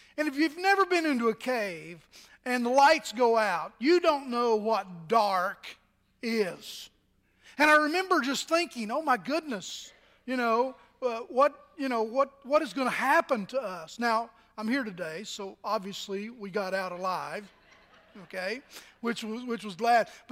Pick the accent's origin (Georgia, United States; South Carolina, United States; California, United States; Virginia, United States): Virginia, United States; Gillies Cave was outside of my hometown there in Southwest Virginia